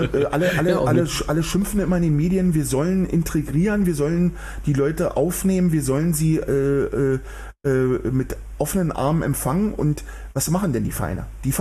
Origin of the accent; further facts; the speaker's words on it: Berlin, Germany; wenn ich das mal so als Berliner sagen darf.